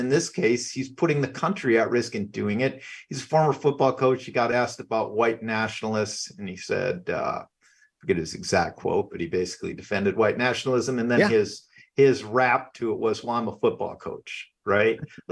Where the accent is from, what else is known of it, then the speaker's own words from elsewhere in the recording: River Falls, Wisconsin, United States; You know, I grew up in River Falls. There were no minorities in River Falls. It was completely white when I was growing up there in the 70s and 80s.